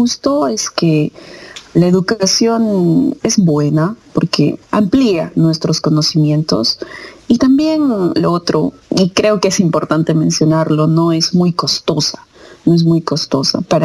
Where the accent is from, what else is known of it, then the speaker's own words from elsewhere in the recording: Cusco, Peru; now in Russia; yo soy de Perú, de la ciudad de Cusco